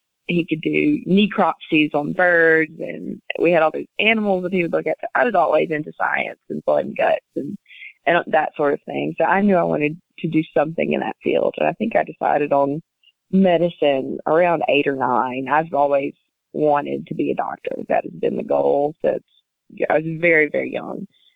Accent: Mount Olive, Mississippi, United States; Well, I grew up in Mount Olive, Mississippi, which is an extremely small rural town. We grew up on a very small farm.

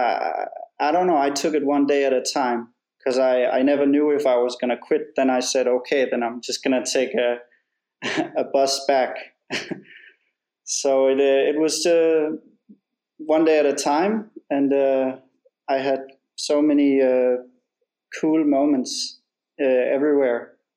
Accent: Denmark; I first started in my hometown in a small village in Denmark

